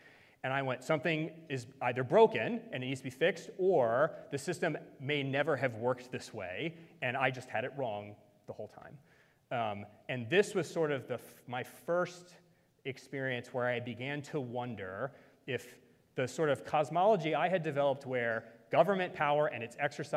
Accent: Appalachia, United States; I'm an Appalachian, I'm a fighting Scots-Irish

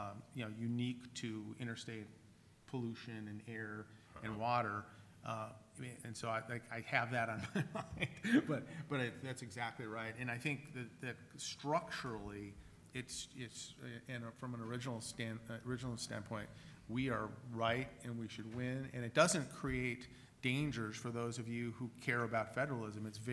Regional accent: California, United States; I'm from California too

